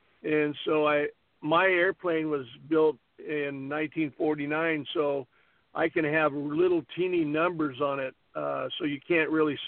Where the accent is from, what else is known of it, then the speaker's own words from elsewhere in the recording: Wyoming, United States; All my family were cowboys, you know. I grew up in Wyoming.